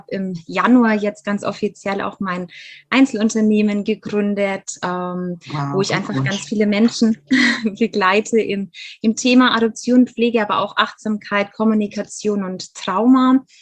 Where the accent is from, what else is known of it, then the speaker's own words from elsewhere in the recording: Germany; Und ja, ich lebe in Bayern. Ich bin in Deutschland auch aufgewachsen, bin aber tatsächlich Halbamerikanerin. Also das heißt, ich bin deutsch-amerikanische Adoptierte.